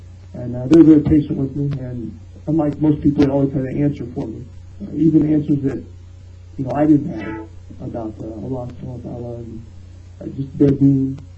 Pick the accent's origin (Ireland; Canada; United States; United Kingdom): United States; Cottontown, Tennessee; Originally, I'm from Cottontown, Tennessee.